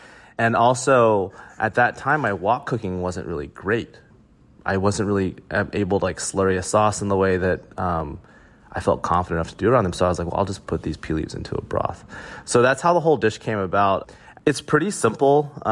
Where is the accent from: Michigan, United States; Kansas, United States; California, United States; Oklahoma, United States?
Oklahoma, United States; You know, growing up in Oklahoma, one of my favorite things in the world to eat, there's this Mexican restaurant in Oklahoma City called Chilino's.